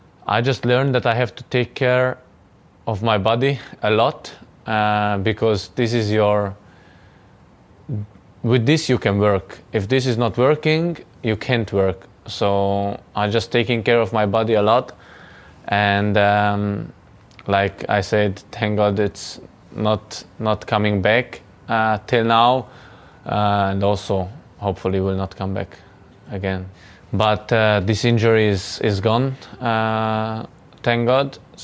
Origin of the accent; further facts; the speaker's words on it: Salzburg, Austria; English is a second language; now in Leipzig, Germany; And I come from Salzburg to Leipzig.